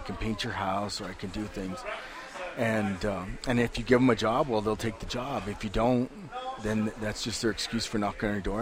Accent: Santa Fe, New Mexico, United States; I grew up on Hopewell Street in Santa Fe when I was young

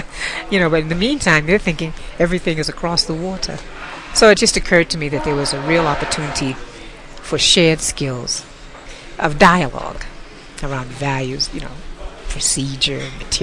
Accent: United States; also born or lived in Germany; I'm a product of the 60s. I was raised in the States here. And after the movement, I moved to Europe, where I studied in Dusseldorf at the Kunst Academy. And I came back.

